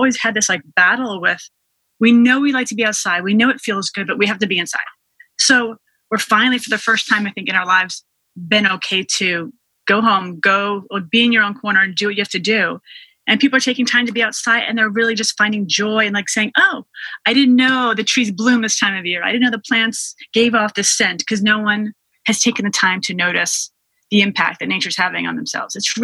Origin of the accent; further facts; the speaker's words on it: New York, United States; And I'm from New York, and I hate saying that, but it's not a comfortable place right now.